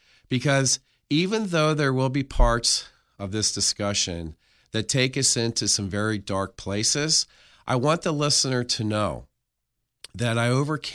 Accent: Philadelphia, Pennsylvania, United States; also born or lived in Arizona; I was born in Arizona, and shortly thereafter, my parents moved back to the Philadelphia area.

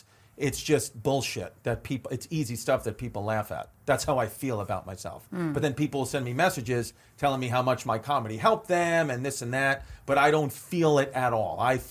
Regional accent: Queens, New York, United States; I was born August 26, 1984 in Queens, New York. I'm from New York.

